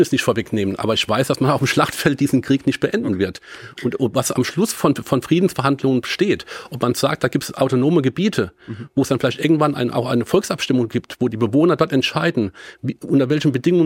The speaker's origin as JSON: {"language": "German", "region": "Rhineland-Palatinate", "country": "Germany", "said": "Ich komme aus dem Land, aus dem Kreis Kaiserslautern. Da kann man nicht so einfach vielleicht wie in Mainz auf den ÖPNV umsteigen."}